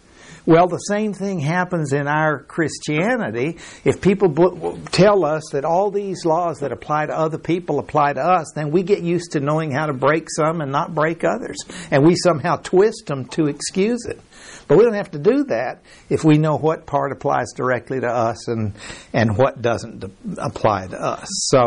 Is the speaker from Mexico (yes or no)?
yes; Mexico; Where I grew up in Mexico, they had areas where the speed limit said 10 kilometers per hour.